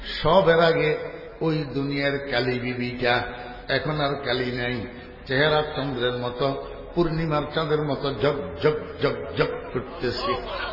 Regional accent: Bangladesh; আমার ভাইরা দোস্ত আপনারা আমরা যারা বাংলাদেশি অশিক্ষিত আমরাও তো আল্লাহর রহমতে ফুটতে পারব, পারব না?

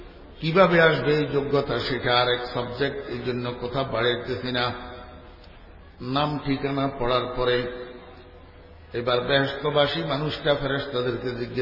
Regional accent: Bangladesh; আমার ভাইরা দোস্ত আপনারা আমরা যারা বাংলাদেশি অশিক্ষিত আমরাও তো আল্লাহর রহমতে ফুটতে পারব, পারব না?

